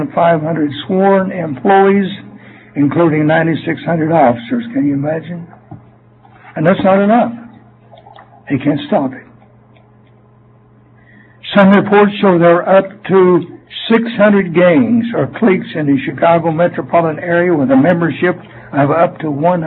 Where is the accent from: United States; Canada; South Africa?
Canada; I'm from Canada.